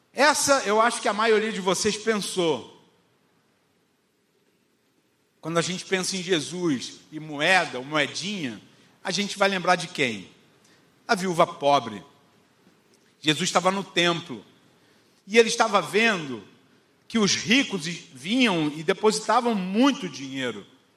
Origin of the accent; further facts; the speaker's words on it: Rio de Janeiro, Brazil; eu não sou daqui. Eu sou do Rio. E eu estou tentando me transferir para cá.